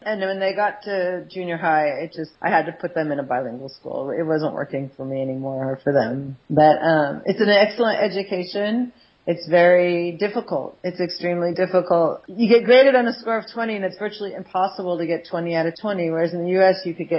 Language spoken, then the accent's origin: English; San Francisco, California, United States; I come from San Francisco, beautiful city.